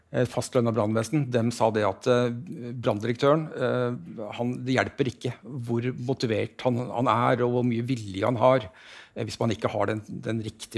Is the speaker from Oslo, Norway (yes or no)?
yes; Oslo, Norway; Men uansett, jeg er fra Oslo Øst, så veldig dårlig kjent på Oslo Vest, rett og slett.